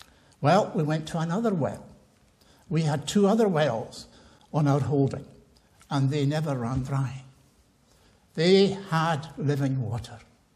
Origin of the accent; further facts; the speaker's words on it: Tiree, Scotland, United Kingdom; When I was a boy growing up in Tyree